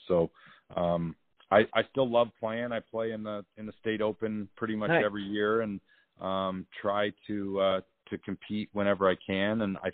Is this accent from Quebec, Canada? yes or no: no; Toronto, Ontario, Canada; Well, born and raised in Toronto, Canada